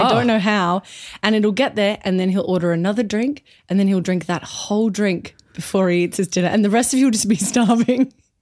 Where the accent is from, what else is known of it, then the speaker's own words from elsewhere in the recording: Brisbane, Queensland, Australia; now in Perth, Australia; I'm from Brisbane mostly.